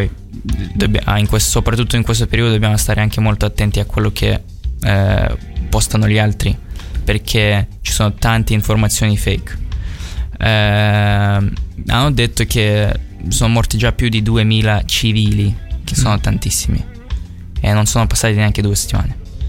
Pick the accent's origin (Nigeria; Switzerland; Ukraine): Ukraine; Italian is a second language; dicevo che sono ucraino, loro pensavano che sono russo.